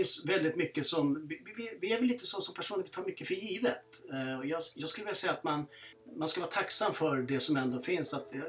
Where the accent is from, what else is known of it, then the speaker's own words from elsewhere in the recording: Södertälje, Stockholm County, Sweden; moved away as an adult; som ni hör på min dialekt så kommer jag inte från Östergötland. Jag är Södertäljekille i botten, så det är en annan arbetarkommun. Flyttade ner för det 10 år sedan. Jag är en snart 60-årig kille, idrottsbakgrund.